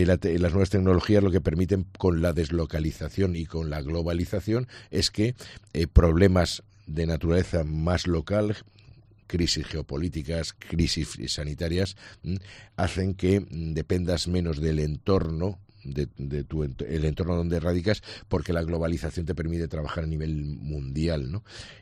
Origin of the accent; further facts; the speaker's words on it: Alicante, Valencian Community, Spain; como alicantinos de Alicante